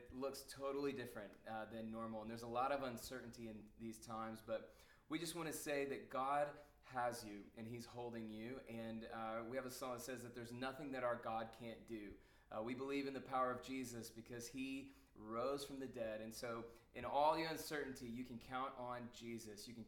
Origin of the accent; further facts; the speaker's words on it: Atlanta, Georgia, United States; It's been kind of all over the map here in Atlanta where we're from.